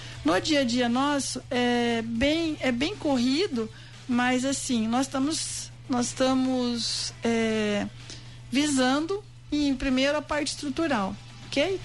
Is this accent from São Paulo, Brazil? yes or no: no; Bandeirantes, Paraná, Brazil; also born or lived in Itambaracá; Porque eu sou de Bandeirantes e Itambaracá. Eu falo que eu tenho um coraçãozinho em cada cidade